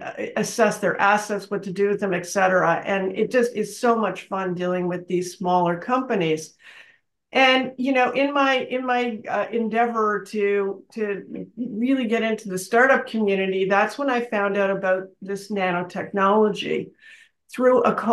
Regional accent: Canada; now in New Jersey, United States; I live in New Jersey, but I'm originally from Montreal, Toronto area.

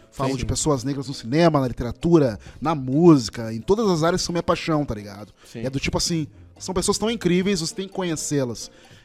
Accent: Porto Alegre, Rio Grande do Sul, Brazil; Eu nasci na Restinga, né? Periferia de Porto Alegre.

